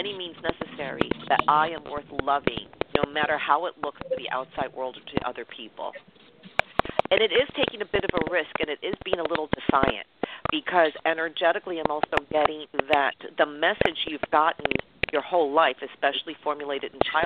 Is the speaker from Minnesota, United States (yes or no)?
no; New York City, New York, United States; I'm a girl from New York City.